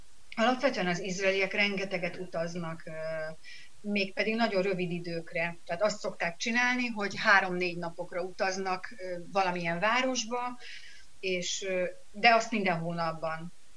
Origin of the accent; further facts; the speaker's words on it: Hungary; now in Israel; tehát itt ugye mi Magyarországról jöttünk, tehát nem Romániából hozok hasonlatot, elnézést.